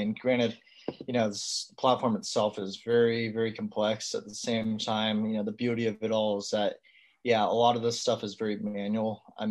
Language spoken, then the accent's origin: English; California, United States; So I was born here in California. So like Bay Area. Yeah, I grew up, you know, really locally.